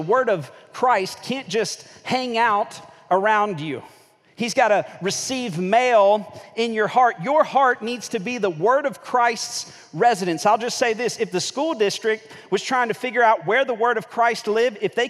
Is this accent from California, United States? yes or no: no; Florida, United States; I'm from Northwest Florida. So you guys know in Northwest Florida, there's a lot of storms, right?